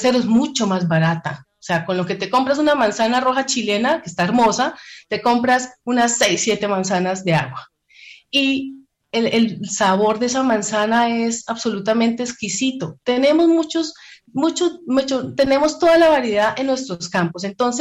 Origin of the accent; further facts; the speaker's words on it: Santander, Colombia; Aquí, bueno, pues yo soy santandereana y el bocadillo es un dulce muy típico